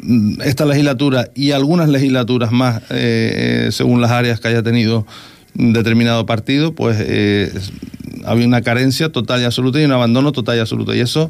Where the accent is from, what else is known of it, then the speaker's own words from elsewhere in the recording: Antigua, Canary Islands, Spain; los que somos de Antigua, por así decirlo